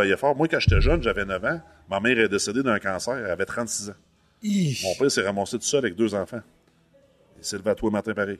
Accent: Rimouski, Quebec, Canada; Moi, je viens du coin de Rimouski.

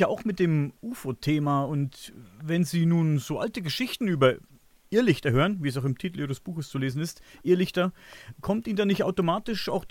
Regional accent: Bavaria, Germany; Ich bin ja Franke und ich bin früher oft auf der Feste Coburg gewesen, als Kind.

